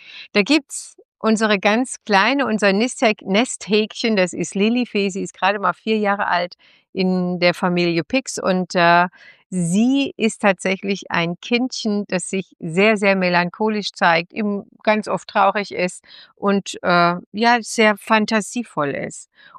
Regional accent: Odenwald, Germany; Ich komme aus, also ich bin aus dem Odenwald, aus dem Dorf, das kennt kein Mensch.

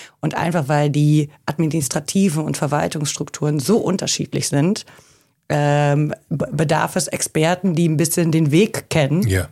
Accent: Oelde, North Rhine-Westphalia, Germany; moved away as an adult; also born or lived in Enschede / Nijmegen; now in Netherlands; ich komme ursprünglich aus dem Münsterland, aus dem Kreis Warndorf, aus dem wunderschönen Oelde. Und damals bin ich für mein Studium in die Niederlande gegangen. Erst nach Enschede und dann nach Nijmegen.

